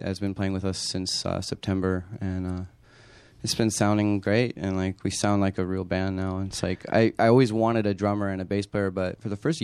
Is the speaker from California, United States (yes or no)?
yes; Long Beach, California, United States; also born or lived in Costa Mesa / Oregon; And then I was born in Costa Mesa and grew up in Long Beach. I've lived in Oregon as well.